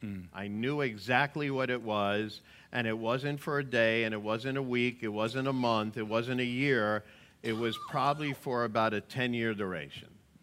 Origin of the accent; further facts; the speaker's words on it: New York City, New York, United States; I grew up in the Bronx, New York.